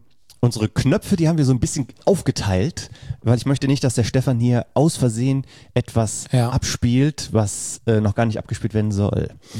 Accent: Bad Neuenahr-Ahrweiler, Rhineland-Palatinate, Germany; ich komme ja aus Bad Neuenahrweiler

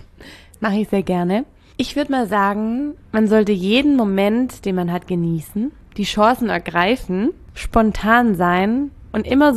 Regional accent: Baden-Württemberg, Germany; Aber sonst bin ich halt Schwäbin.

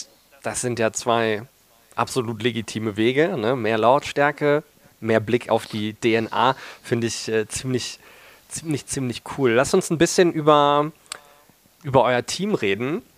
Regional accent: Mainz, Rhineland-Palatinate, Germany; Ich als Mainzer habe auch so ein bisschen meine Ambivalenz gehabt

